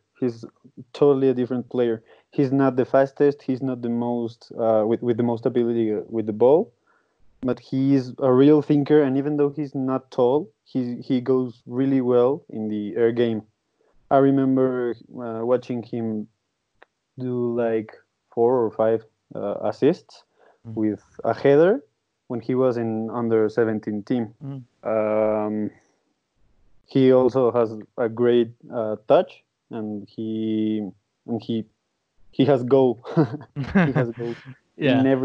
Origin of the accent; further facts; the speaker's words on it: Mexico City, Mexico; I'm from Mexico City